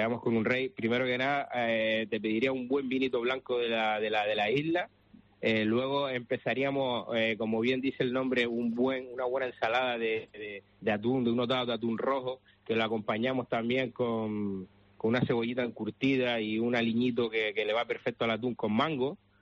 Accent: Canary Islands, Spain; como chef o como cocinero canario que soy

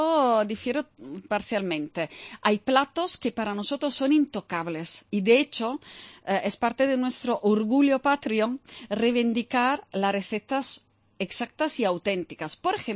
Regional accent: Italy; Spanish is a second language; que asumir nuestra parte de responsabilidad como italiano

